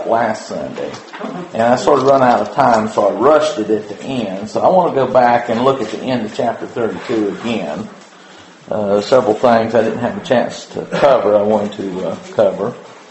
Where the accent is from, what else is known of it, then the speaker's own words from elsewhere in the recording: Southern United States, United States; But I'm from the South, so Laban's easy for me to say.